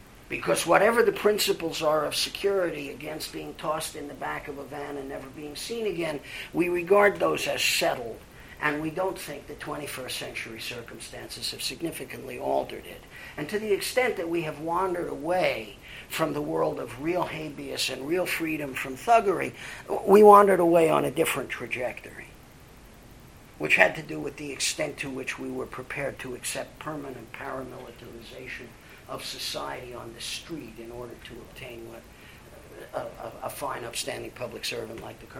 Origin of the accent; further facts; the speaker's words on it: New York, United States; and of which I was, as a Jew from New York, extremely not fond.